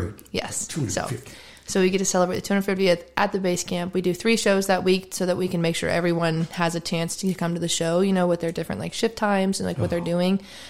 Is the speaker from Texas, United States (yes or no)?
no; Oklahoma, United States; I'm from Oklahoma, you know, and so grew up with a lot of our education being about the Oklahoma City bombing in 95. And I was born in 96